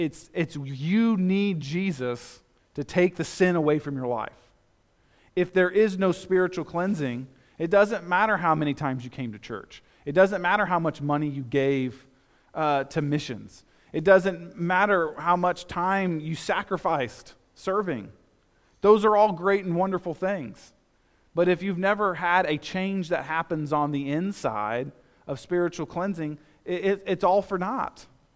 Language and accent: English; Kansas, United States; Where I grew up in Kansas, it's like minimum 20-mile-an-hour wind.